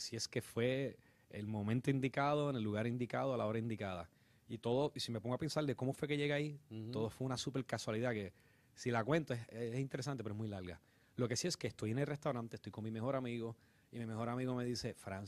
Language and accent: Spanish; Sabana Grande, Puerto Rico; also born or lived in Mayagüez; Mayagüez. Nací en Mayagüez y me crié en Sabana Grande.